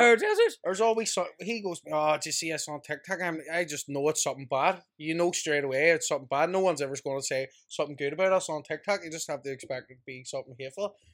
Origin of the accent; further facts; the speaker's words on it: Ireland; We're Irish, we are.